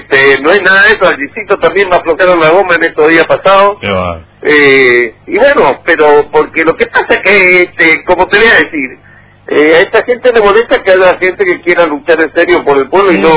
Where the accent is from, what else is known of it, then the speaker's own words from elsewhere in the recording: Posadas, Misiones, Argentina; Yo tengo muchas generaciones acá de misioneros, de posadeños. Quiero a mi pueblo, quiero a mi gente